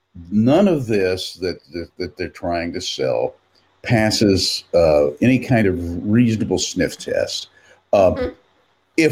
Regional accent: the South, United States; he and I used to talk a lot about our different experiences growing up in the South, more or less about the same time.

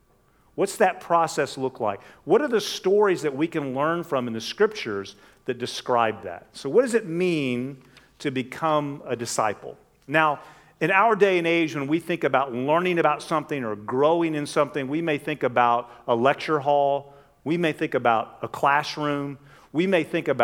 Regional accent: Texas, United States; When I was a little boy growing up in West Texas, I have two brothers, an older and a younger.

